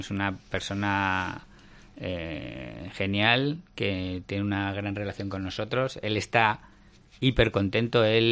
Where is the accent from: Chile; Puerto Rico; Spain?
Spain; Catalonia; nosotros somos tres culturas diferentes. Es decir, yo soy catalán